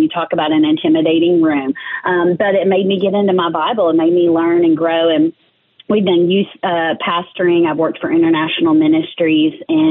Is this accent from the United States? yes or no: yes; Nashville, Tennessee, United States; also born or lived in Mississippi; So, I grew up in Nashville. My dad is actually in the music business. We moved here on my first birthday. So I'm originally a Mississippi girl.